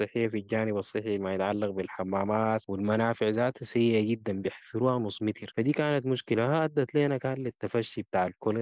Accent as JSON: {"language": "Arabic", "country": "Sudan", "said": "معارف المجتمع الغبلي برضو عندهم تمثيل ما يعادل الإدارة الأهلية عندنا في السودان"}